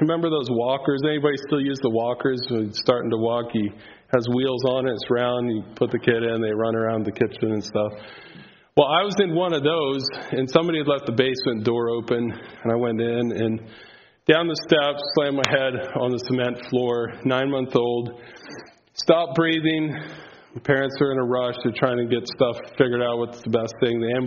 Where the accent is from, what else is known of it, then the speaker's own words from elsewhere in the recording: United States; I grew up in Holmes County.